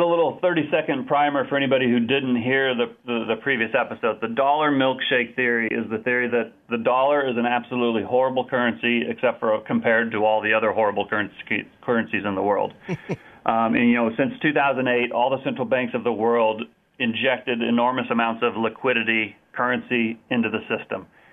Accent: Nebraska, United States; I can remember being a little kid when I grew up in Nebraska

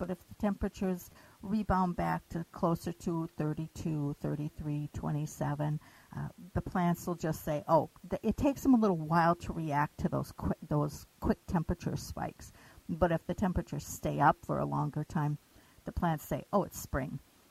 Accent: Virginia, United States; Up in Virginia.

